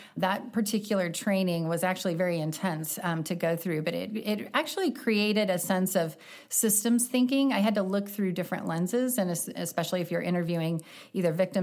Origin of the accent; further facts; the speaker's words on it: Rolla, Missouri, United States; Yeah, so I grew up in Rolla, Missouri, so small town.